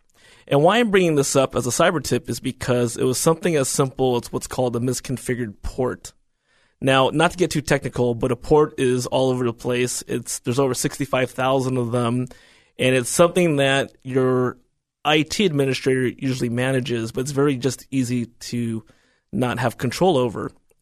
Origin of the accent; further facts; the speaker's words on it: United States; a lot of the stereotypes of Chinese cuisine when I was born and raised here in America is that it was cheap and expensive, quick.